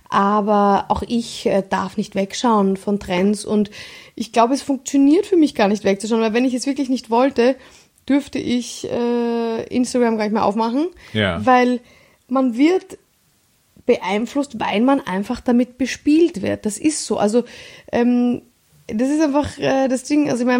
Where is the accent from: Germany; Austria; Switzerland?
Austria; Vienna; ich bin Wienerin